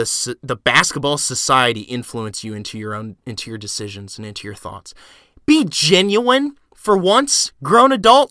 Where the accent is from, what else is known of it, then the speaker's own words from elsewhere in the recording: Indiana, United States; I'm a Pacers fan. I grew up in Indiana.